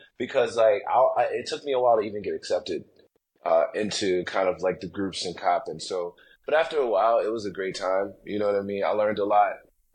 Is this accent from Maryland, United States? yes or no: yes; Baltimore, Maryland, United States; Yeah, I'm from Baltimore, born and raised. I lived out in like the county area during my middle and high school years, but came back for college and then just kind of stayed here